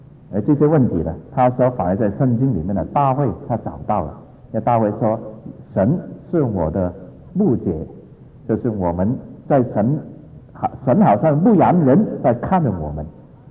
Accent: Hong Kong; 本来我是香港的，但很可惜是香港没有 quota 所以我变成代表了中华人民共和国。

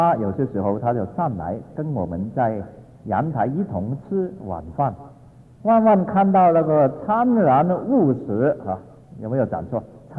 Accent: Hong Kong; 本来我是香港的，但很可惜是香港没有 quota 所以我变成代表了中华人民共和国。

